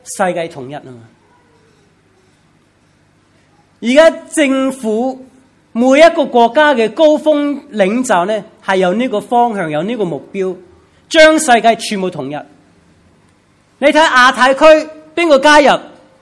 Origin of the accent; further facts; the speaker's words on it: United States; 我是美国人，美国领事馆有事，即是有什么消息都会寄给我们登记的美国人